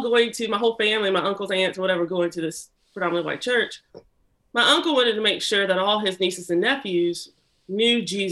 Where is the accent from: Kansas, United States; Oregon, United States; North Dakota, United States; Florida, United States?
Kansas, United States; Lawrence; born there; Yeah, so I was born in Lawrence, Kansas, because my